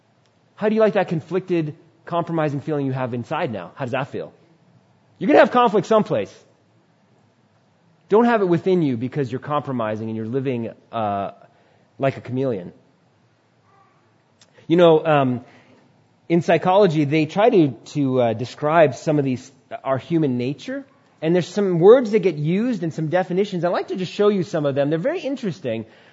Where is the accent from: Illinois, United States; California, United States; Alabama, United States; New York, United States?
New York, United States; born there; But out of God's providence and his decision, I was born in New York, of all places. So I'm really thankful for being in this country